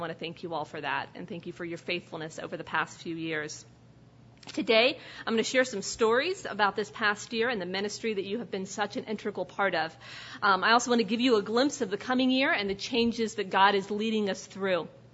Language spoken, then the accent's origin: English; Rome, Georgia, United States; Well, actually, I grew up in Rome. I was born somewhere else, but spent most of my life here in Georgia. My family is from here in Georgia, and I've spent much of my adult life in other places